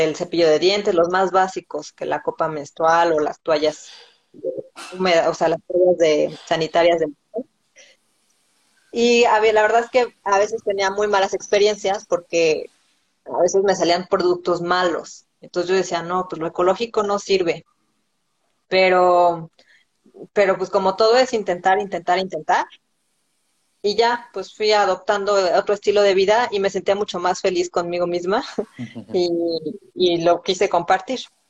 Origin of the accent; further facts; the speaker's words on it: Uruapan, Michoacán, Mexico; Yo soy de Uruapan, Michoacán, y allá íbamos a pasear que a las cascadas, que al bosque, al volcán.